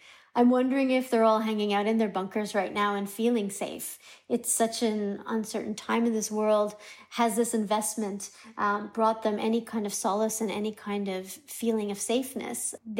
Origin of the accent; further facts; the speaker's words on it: Canada; growing up in Canada.